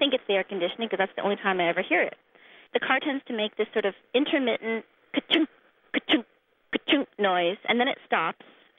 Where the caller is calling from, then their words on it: Tinmouth, Vermont, United States; I'm calling from Vermont.